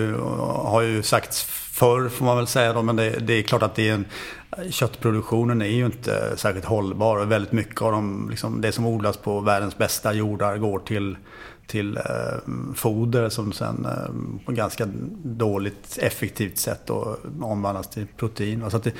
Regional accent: Sweden; Så att det är en annan, det är ju en inställning som kan göra att man själv som svensk blir lite frustrerad ibland då

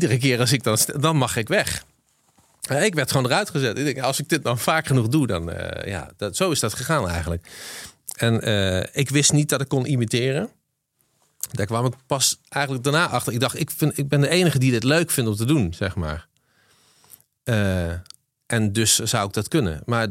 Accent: Weert, Limburg, Netherlands; Weert, dames en heren.

